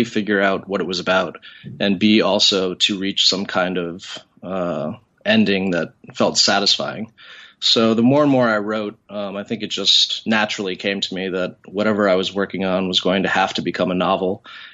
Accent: Boston, Massachusetts, United States; So I grew up in Boston. My father was a white American. My mother, Asian American.

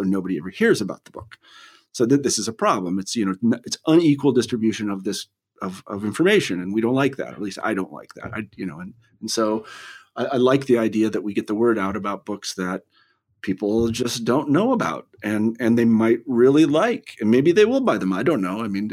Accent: Kansas, United States; I always think about myself, growing up in Kansas, like I have access to this world of ideas that otherwise I would not have access to.

